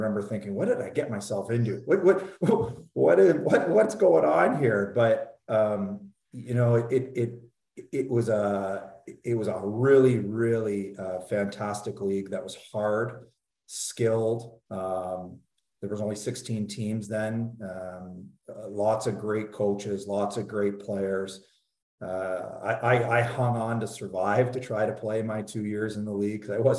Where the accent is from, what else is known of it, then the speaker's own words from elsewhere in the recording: Sarnia, Ontario, Canada; because I grew up in Sarnia and played minor hockey there.